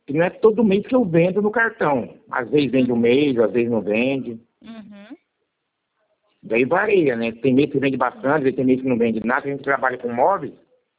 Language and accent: Portuguese; Campo Novo dos Parecis, Mato Grosso, Brazil; Eu sou de Campo Novo dos Parecis, Mato Grosso.